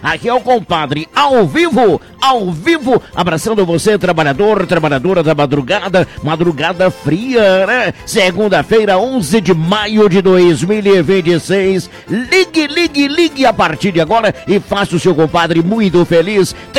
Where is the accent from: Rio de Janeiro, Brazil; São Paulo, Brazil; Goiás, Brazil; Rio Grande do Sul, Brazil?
Goiás, Brazil; Formosa; hoje eu estou, né? Diretamente lá de Formosa, minha terra natal.